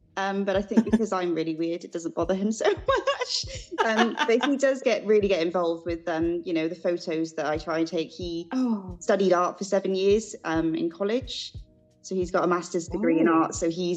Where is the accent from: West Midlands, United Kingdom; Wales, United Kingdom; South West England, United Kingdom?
South West England, United Kingdom; Plymouth; I am from the southwest of the UK. So in Devon, a place called Plymouth.